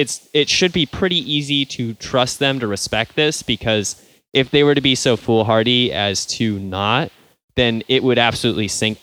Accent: Montana, United States; I come from Montana, which is probably, you know, it can probably fairly be named the Great White North. Like, that state is almost 90% white.

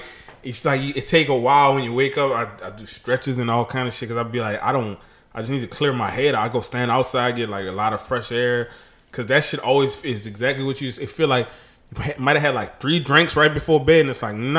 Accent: Louisiana, United States; And this week, shout out to motherfucking my home state again, Louisiana.

